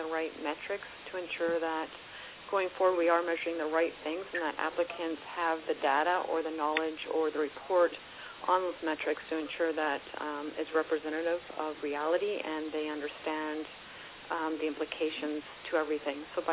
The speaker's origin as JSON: {"language": "English", "town": "Vancouver", "region": "British Columbia", "country": "Canada", "said": "from Vancouver, Canada."}